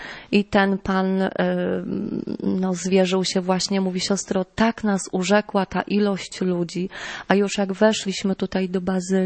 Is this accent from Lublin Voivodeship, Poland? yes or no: no; Kuyavian-Pomeranian Voivodeship, Poland; moved away; Ja, przyznam się, pochodzę z województwa kujawsko-pomorskiego i jak tutaj 6 lat temu przyjechałam